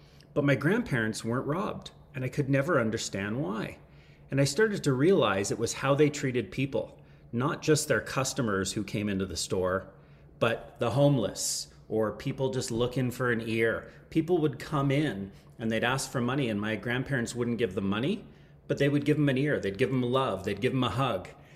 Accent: Canada; also born or lived in San Francisco, United States; So I'm a Canadian entrepreneur, but I was born in San Francisco.

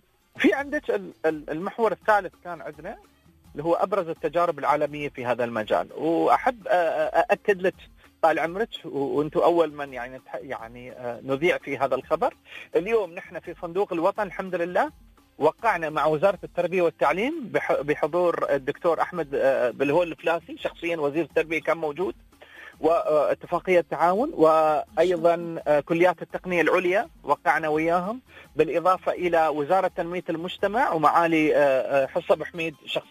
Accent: Dubai, United Arab Emirates; أنا لما أقول للناس أن أنا إماراتي، أنا ولد دبي، تمام. طيب شو اللي يخليني أنا مميز عن غيري؟ يمكن عندي اللهجة شوية غير في بعض الكلمات

